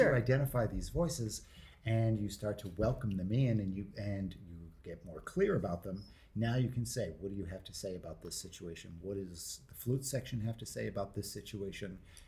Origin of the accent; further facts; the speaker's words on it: Philadelphia, Pennsylvania, United States; Partly because I'm from Philadelphia.